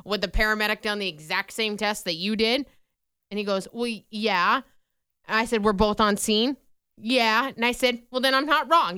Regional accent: Vinton, Iowa, United States; he went to my hometown, Vinton, and went to the Benton courthouse to get a new driver's license

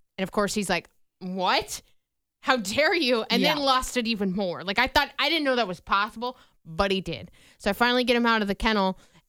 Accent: Vinton, Iowa, United States; he went to my hometown, Vinton, and went to the Benton courthouse to get a new driver's license

